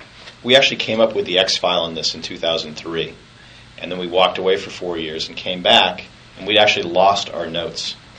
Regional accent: Arizona, United States; It was extremely uncomfortable, and I'm from Arizona, so I have no tolerance for the cold.

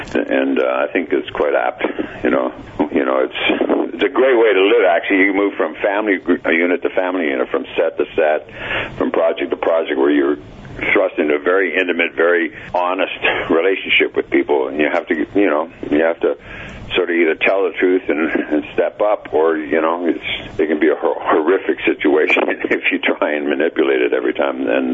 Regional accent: Toronto, Ontario, Canada; being a Canadian and from Toronto

